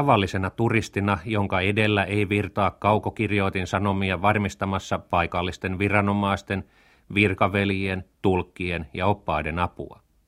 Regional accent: Lahti, Päijät-Häme, Finland; Lahti nousi mieleeni ehkä siksi, että se on entinen oma kotikaupunkini

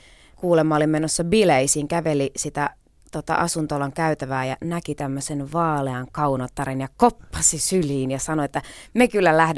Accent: Kerava, Uusimaa, Finland; born there; Mä oon syntynyt Keravalla. Mun isä on siis tosiaan Venäjältä, Pietarista kotosi. Ja äiti on tuolta vähän niin kuin Lapista, Rovaniemi, Kemi-Akselilta. Ja tapasivat sitten Leningradissa, silloisessa

